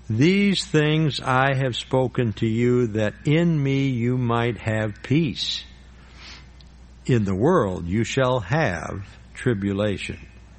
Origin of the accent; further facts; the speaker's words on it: Illinois, United States; We're originally from Illinois